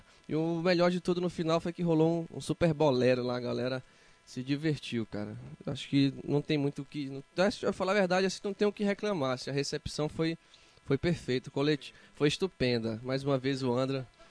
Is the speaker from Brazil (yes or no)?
yes; Abaeté, Brazil; Eu sou nativo de Abaeté, né? Nasci em Abaeté.